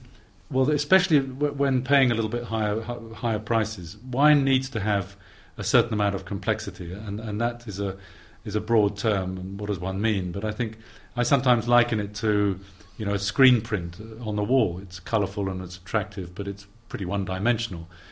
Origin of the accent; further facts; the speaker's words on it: England, United Kingdom; also born or lived in Australia; I'm an Englishman.